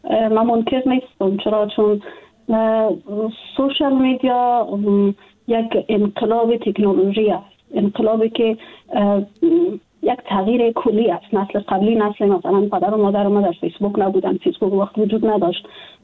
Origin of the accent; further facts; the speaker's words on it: Afghanistan; من به عنوان یک افغانستانی